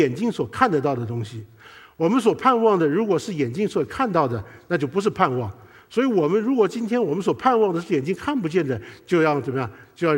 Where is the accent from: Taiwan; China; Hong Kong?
Taiwan; 我是台湾长大的，那我是早期台湾长大的那批人